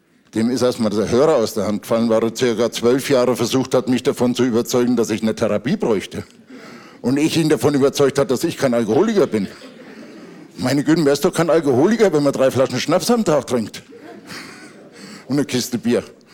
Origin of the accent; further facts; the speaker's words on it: Bavaria, Germany; Ich bin aufgewachsen in der Nähe von Aschaffenburg.